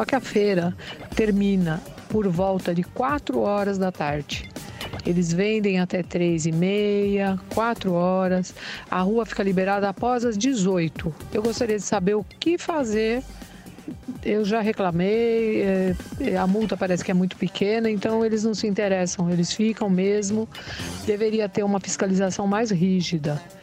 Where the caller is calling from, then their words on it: São Paulo, Brazil; eu sou do bairro do Belenzinho, que corresponde à subprefeitura da Mooca.